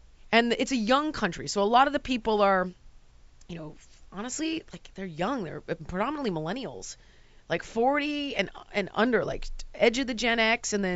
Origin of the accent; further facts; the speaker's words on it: United States; I am an American. Mind you, I was born, you know, in 74, which is the year the war came to an end.